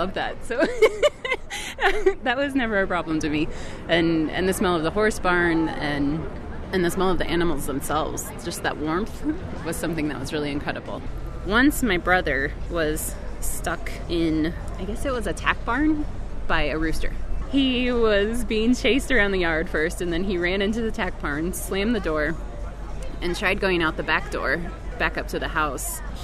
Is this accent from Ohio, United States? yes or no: no; Grand Island, Nebraska, United States; moved away as an adult; now in Denver, United States; I grew up in Grand Island, Nebraska, in the south central part of the state. Have since moved out to Denver and still work remotely for Farm Aid.